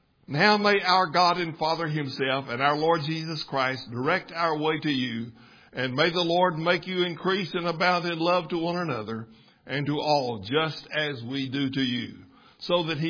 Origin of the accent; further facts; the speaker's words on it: Texas, United States; I grew up in West Texas, about 200 miles west of here. Before there was television, but in my earliest days, from almost when I was born, we had the miracle of radio in our house.